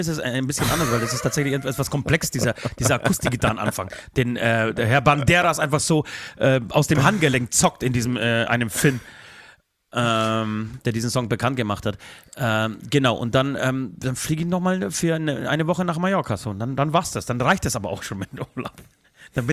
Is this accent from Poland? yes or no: yes; Poland; born there; Ich nehme sie mit zu meinem Geburtsort, zu meinem Geburtshaus, in die Wohnung